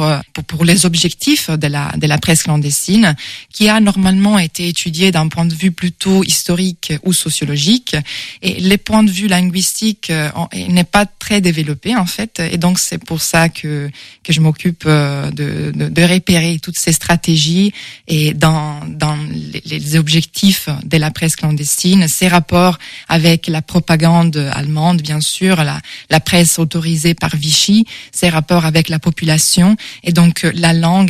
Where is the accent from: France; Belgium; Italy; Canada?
Italy; Modena, Emilia-Romagna; French is a second language; now in Milan, Italy; Je viens d'Italie, de Milan, où je travaille à l'Université de Milan, mais même si je suis originaire de Modène, donc en Émilie-Romagne.